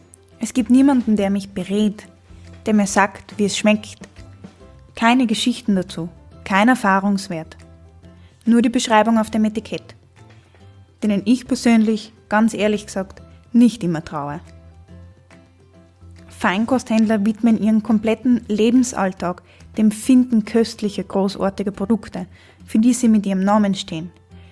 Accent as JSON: {"language": "German", "region": "Trentino-Alto Adige", "country": "Italy", "tie": "born or raised there", "said": "Ich bin in Südtirol aufgewachsen, in einer Familie, in der es hauptsächlich um Essen gegangen ist, aber sehr viel ums Reisen."}